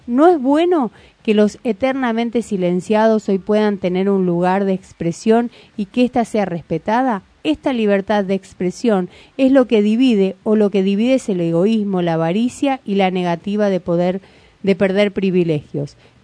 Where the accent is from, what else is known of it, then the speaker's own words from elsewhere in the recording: Argentina; Haciendo un recorrido por nuestra historia como argentinos, podemos comprobarlo.